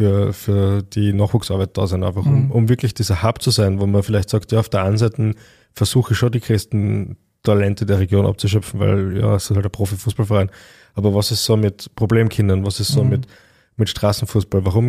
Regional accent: Austria; Und ich finde es halt bei uns in Österreich, denke ich mir oft, wie oft sind Spiele nicht ausverkauft in der österreichischen Bundesliga.

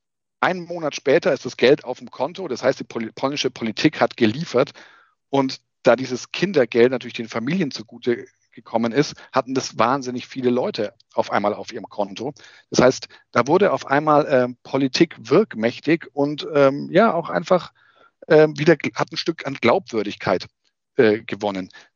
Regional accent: Bavaria, Germany; born there; ich komme gebürtig aus Bayern.

